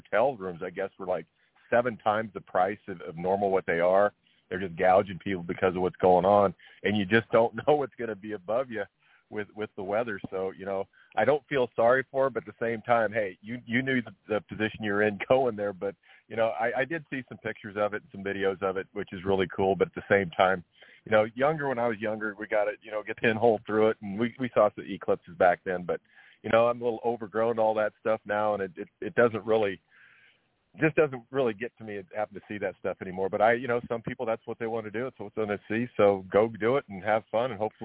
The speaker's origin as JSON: {"language": "English", "region": "Nebraska", "country": "United States", "tie": "born or raised there", "said": "I growing up in Western Nebraska, we only had a few channels"}